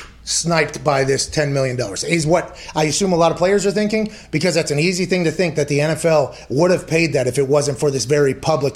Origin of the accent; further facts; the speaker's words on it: Pittsburgh, Pennsylvania, United States; Okay, I come from Pittsburgh. I very much understand why unions exist.